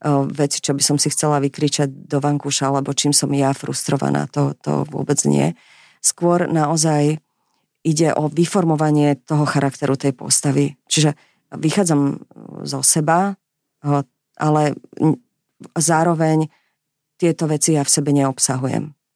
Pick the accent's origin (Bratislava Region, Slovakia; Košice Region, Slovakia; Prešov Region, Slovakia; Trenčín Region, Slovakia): Bratislava Region, Slovakia; Bratislava; tak ja som z Bratislavy, z Petržalky